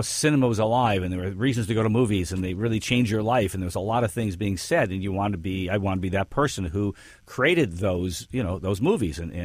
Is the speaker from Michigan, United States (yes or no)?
yes; Detroit, Michigan, United States; now in California, United States; Yes, grew up in Detroit.